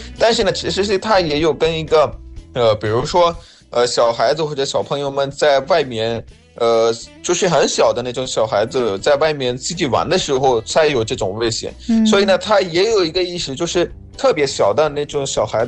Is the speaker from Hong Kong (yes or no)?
no; Pakistan; Chinese is a second language; 我们巴基斯坦在每日都是 Subco Allah Office。